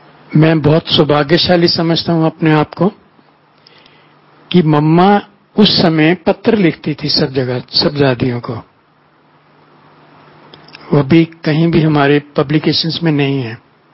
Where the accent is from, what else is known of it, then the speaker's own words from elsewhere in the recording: Punjab, India; क्योंकि मैं पंजाब से हूं।